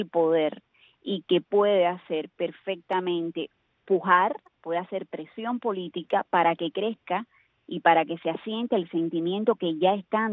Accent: Cuba; Al final, nosotros somos solamente cubanos.

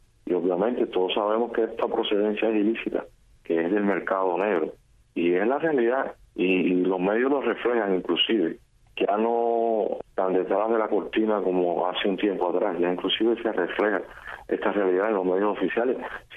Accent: Cuba; para nada importa la gran mayoría que somos los cubanos de a pie.

